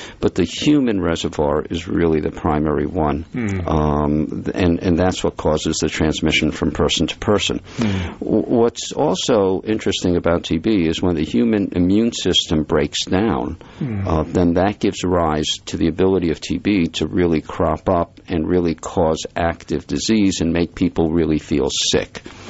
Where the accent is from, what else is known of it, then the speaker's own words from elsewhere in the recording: Providence, Rhode Island, United States; I grew up in Providence and lived there for many, many years, so I have a very soft spot for all Rhode Islanders